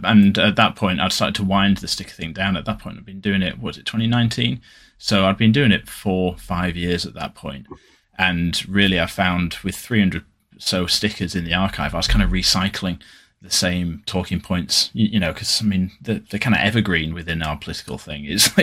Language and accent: English; Leeds, Yorkshire and the Humber, United Kingdom; I'm from Leeds.